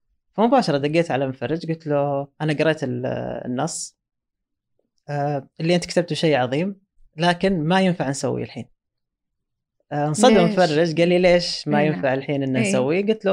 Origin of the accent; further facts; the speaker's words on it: Saudi Arabia; وتجربتنا إحنا كسعوديين في السينما لها وضعها المختلف يعني عن أي بلد آخر.